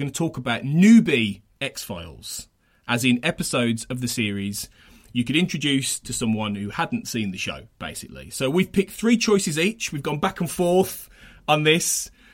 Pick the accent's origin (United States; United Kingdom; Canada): United Kingdom; West Midlands; you obviously have been able to tell I'm from the West Midlands originally.